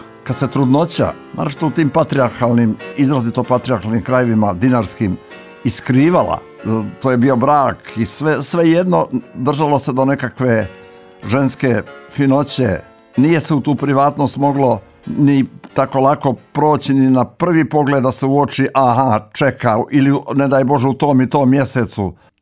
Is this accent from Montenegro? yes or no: yes; Morakovo, Nikšić Municipality, Montenegro; u onom mom zavičaju, odakle sam ja, gdje sam rođen, gdje sam nastao, gdje sam rastao, a to je Nikšićki kraj i selo Morakovo u Župi Nikšićkoj, planinsko selo.